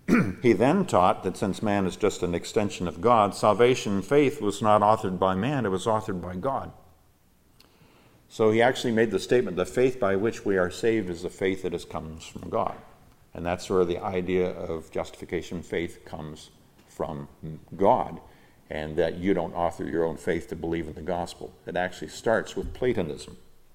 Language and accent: English; Nigeria; English is a second language; So I grew up in Nigeria, West Africa, where the Africans often would have idols